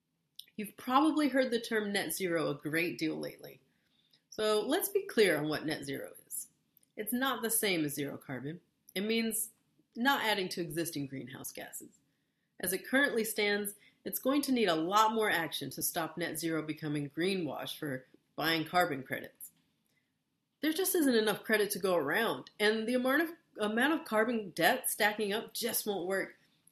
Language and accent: English; United States; Sorry, I'm American.